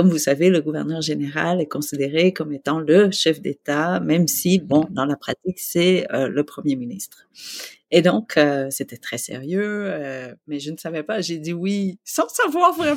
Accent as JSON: {"language": "French", "region": "Quebec", "country": "Canada", "said": "en tant que Québécois, nous devons tous être à l'écoute"}